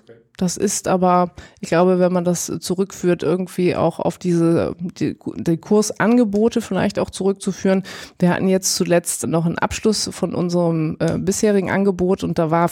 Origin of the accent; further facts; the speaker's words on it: Remscheid, North Rhine-Westphalia, Germany; ich bin ja in Remscheid im Bergischen Land groß geworden. Für mich war dann Duisburg so der nächste Anknüpfungspunkt.